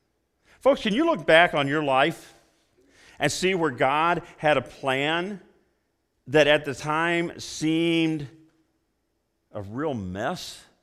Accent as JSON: {"language": "English", "region": "Illinois", "country": "United States", "also_born_or_lived": "North Carolina", "said": "I was from Illinois. I was in North Carolina."}